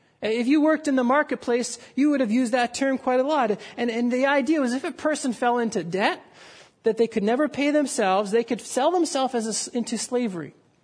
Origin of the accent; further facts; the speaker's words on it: Canada; born there; I was born in Canada. I was born in the Dominion of Canada